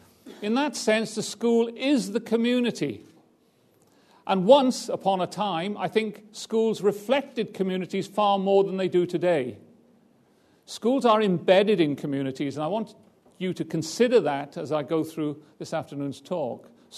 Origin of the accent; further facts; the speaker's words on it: United Kingdom; I'm British.